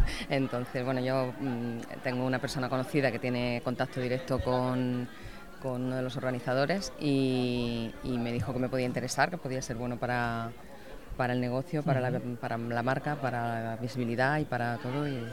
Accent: Madrid, Community of Madrid, Spain; moved away as an adult; now in Seville, Spain; Yo soy de Madrid, pero llevo 20 y tantos años ya en Sevilla y estamos en Tomares.

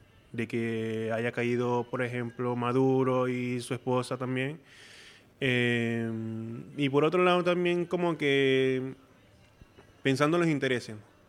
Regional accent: Nueva Esparta, Venezuela; También yo soy margariteño y ellos allí fue los que me avisaron.

